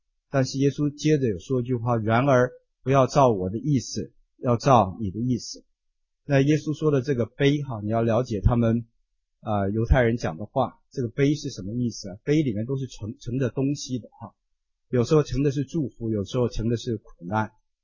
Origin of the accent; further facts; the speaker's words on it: United States; 我们美国人说给一个 hug